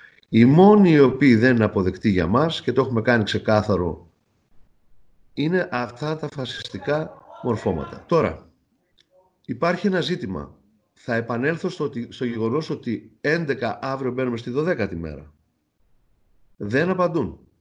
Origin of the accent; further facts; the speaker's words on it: Thessaloniki, Central Macedonia, Greece; Χαίρομαι γι' αυτό, σαν Θεσσαλονικιός